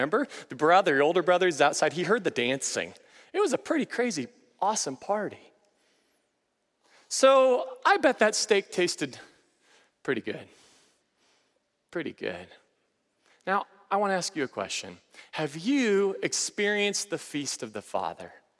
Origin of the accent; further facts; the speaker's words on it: Nebraska, United States; So I grew up in Nebraska, and I love steak.